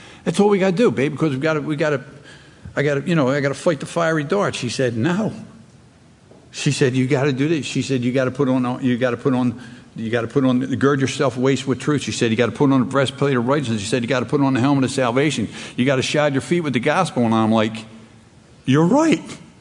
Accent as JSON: {"language": "English", "town": "Philadelphia", "region": "Pennsylvania", "country": "United States", "said": "I'm from Kensington."}